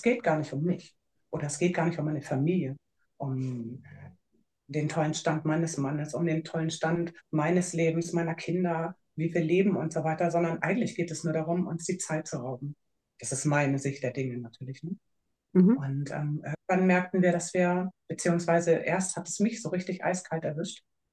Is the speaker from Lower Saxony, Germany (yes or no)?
no; Hamburg, Germany; Ich bin in Hamburg geboren, vor 25 Jahren. Nein, vor einigen Jahren in Hamburg geboren und mein ganzes Leben eigentlich auch in Hamburg und Umland verbracht, zwischen Stadt und Land und Elbe und Alster.